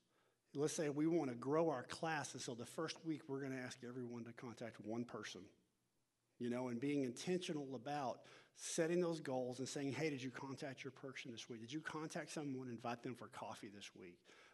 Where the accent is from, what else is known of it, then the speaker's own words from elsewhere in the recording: Texas, United States; By the way, I told you guys I was from North Texas, right? My Cowboys.